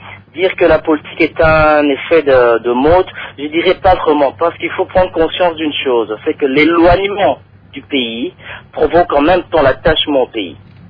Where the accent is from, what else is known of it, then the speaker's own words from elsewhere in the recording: Kinshasa, DR Congo; now in Brussels, Belgium; pour un Kinois, le Kinois que je suis, j'ai grandi à Kinshasa